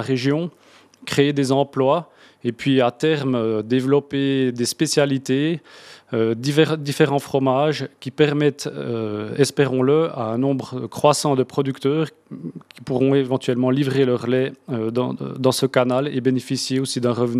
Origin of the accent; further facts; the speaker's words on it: Jura, Switzerland; en tant que jurassien, la manière d'aborder les problèmes sera forcément un petit peu plus jurassienne